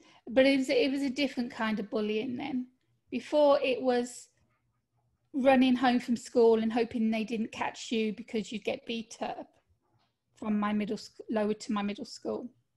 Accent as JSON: {"language": "English", "region": "Midlands", "country": "United Kingdom", "said": "My mum was half Irish. My father was Canadian. but I was totally British. Not from London, mind you, from Midlands in the UK. So that's where my accent comes from."}